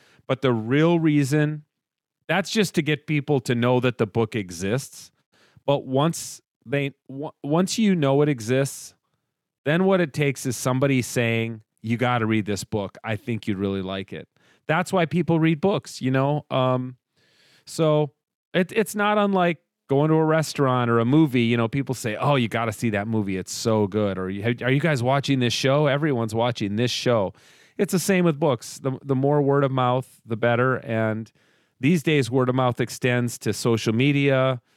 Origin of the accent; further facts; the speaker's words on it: Edina, Minnesota, United States; At Wooden Hill Brewing Company in Edina, Minnesota, my hometown, 6 to 8 p.m.